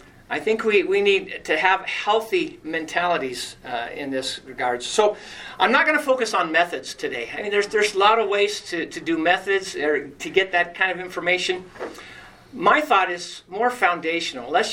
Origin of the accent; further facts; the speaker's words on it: Colorado, United States; Some of our mountain towns, I'm from the Western Slope, but I spent the majority of my life now on the plains.